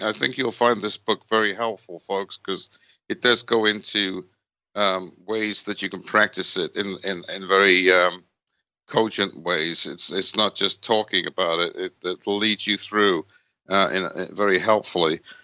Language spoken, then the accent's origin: English; Wales, United Kingdom; now in United States; I'm Welsh, and I love Welsh culture, and, you know, my childhood and my all that, but I'm not so exclusively Welsh that I can't enjoy being American too, you know, and living in America.